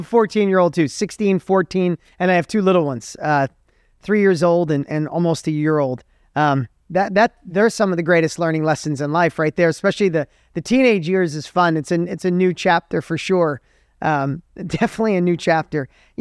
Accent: New York, United States; Like, I grew up in New York. I grew up an hour out of the city.

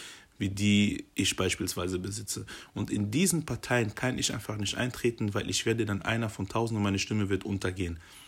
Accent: DR Congo; now in Germany; Kongo sind meine Wurzeln, meine Heimat. Nicht falsch verstehen. Ich verleugne nicht meine Heimat. Ich bin da geboren und bin teilweise da groß geworden.

